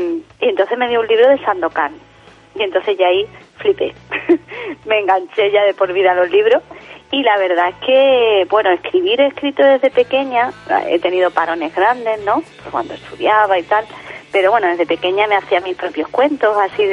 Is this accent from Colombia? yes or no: no; Jerez de la Frontera, Andalusia, Spain; Que aquí en Jerez, mi tierra, cuando era pequeña pues podías cambiarlo en la plaza